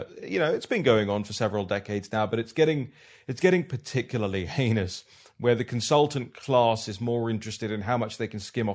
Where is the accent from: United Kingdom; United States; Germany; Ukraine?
United Kingdom; You know, I'm from the United Kingdom. You see how we pick our prime ministers now.